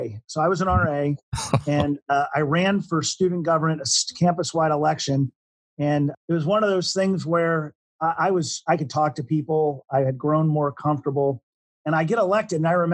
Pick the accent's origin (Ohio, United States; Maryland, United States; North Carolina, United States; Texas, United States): Ohio, United States; Westwood; And for a kid growing up in Westwood, you know, who loved the big red machine, who loved those two Bengals teams that made the Super Bowl in the 80s